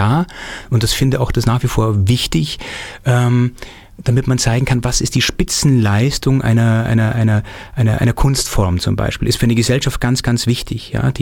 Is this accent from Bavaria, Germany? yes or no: yes; Bavaria, Germany; born there; Auf dem Land, zwischen München und Augsburg sozusagen und also im bayerischen Schwaben und das ist auch ein sehr kulturfernes Gebiet